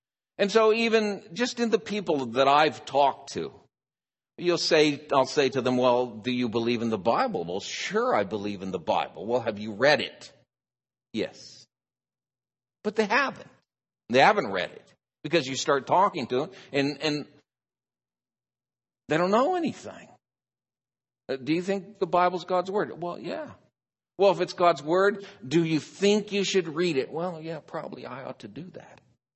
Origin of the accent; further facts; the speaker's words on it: Oregon, United States; Or if you go to my home state, Oregon, it's very liberal.